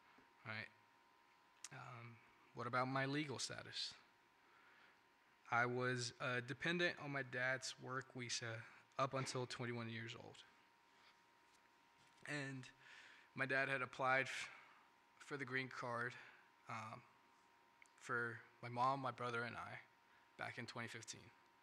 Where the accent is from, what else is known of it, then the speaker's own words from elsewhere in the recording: California, United States; I'm originally from California. I lived in California for the past 12, 13 years of my life. That's where I grew up.